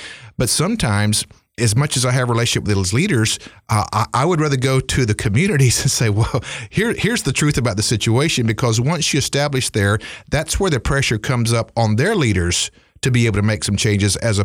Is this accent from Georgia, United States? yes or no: no; Greensboro, North Carolina, United States; like in my hometown of Greensboro at Woolworth, where that took place.